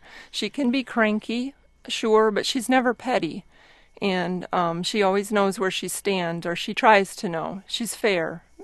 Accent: Michigan, United States; now in Grand Marais, United States; I grew up downstate in Michigan and came to Grand Marais on a camping trip and more or less never left.

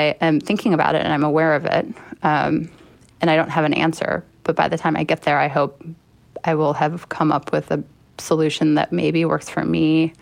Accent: Chicago, Illinois, United States; I'm not from the South originally. I was raised in Chicago, but my dad is from Mississippi. My mom is from Tennessee. My entire family is Southern.

